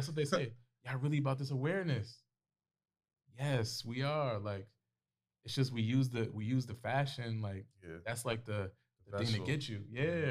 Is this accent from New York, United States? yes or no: yes; New York, United States; because we're both from New York, so, like, but Omar's from Detroit.